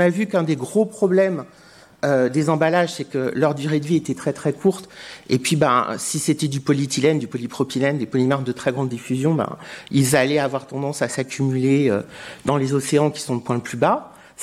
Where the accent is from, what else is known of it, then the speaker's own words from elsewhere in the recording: Le Mans, Pays de la Loire, France; moi, je viens du Mans, et le Mans, c'est situé dans la Milk Valley.